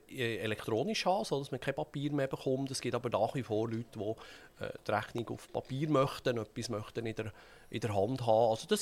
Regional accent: Büren an der Aare, Bern, Switzerland; ich bin ja in Büra der Aren aufgewachsen und das ist ja nicht so weit weg von Solothurn.

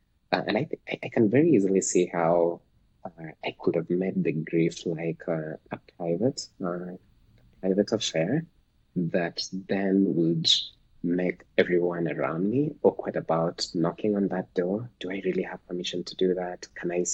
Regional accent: Western Kenya, Kenya; first language Luo; English is a second language; My mother tongue is it's Dolo. It's a tribe found in Western Kenya. And so there's this phrase in Luo.

